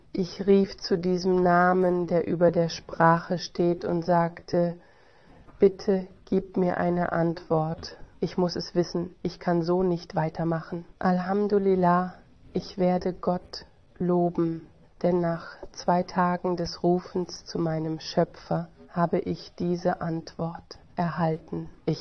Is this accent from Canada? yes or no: yes; Canada; Ich bin Kanadier. Ich kenne nur die Seite meiner Mutter.